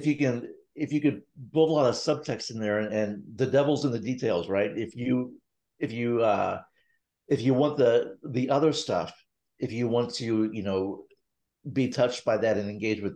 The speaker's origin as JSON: {"language": "English", "town": "St. Louis", "region": "Missouri", "country": "United States", "tie": "born or raised there", "said": "And growing up in St. Louis, you know, I love our city."}